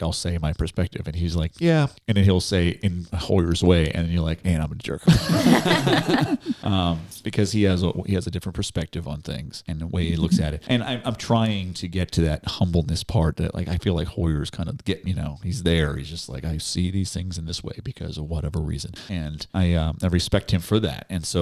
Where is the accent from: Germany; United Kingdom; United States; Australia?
United States; New England; I mean, I everybody knows I grew up in New England. I usually speak my mind.